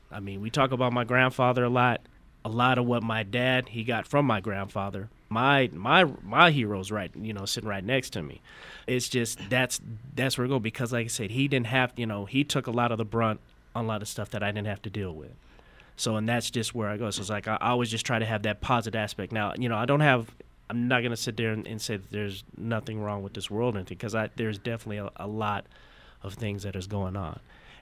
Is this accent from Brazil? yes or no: no; United States; It always did, because I'm American.